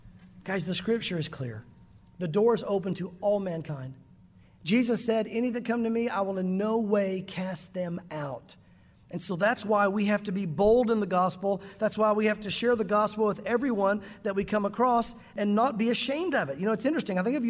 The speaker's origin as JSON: {"language": "English", "region": "the South", "country": "United States", "tie": "born or raised there", "said": "Because you guys are from the South, and so am I. And growing up in the South, you went to church every Sunday."}